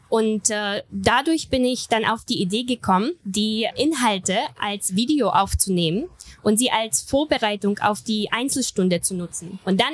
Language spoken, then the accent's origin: German; Pilsen, Plzeň Region, Czechia; Aus Pilsen.